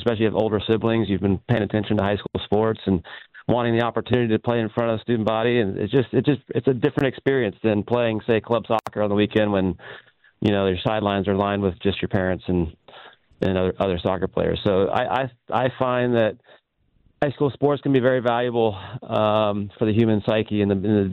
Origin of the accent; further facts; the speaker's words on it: Houston, Texas, United States; I am from Houston, but FC Dallas is top.